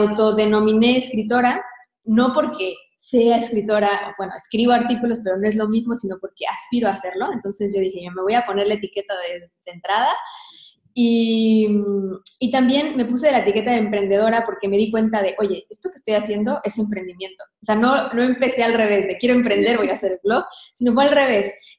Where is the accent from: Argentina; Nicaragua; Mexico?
Mexico; soy nutricionista, estudié nutrición, soy mexicana.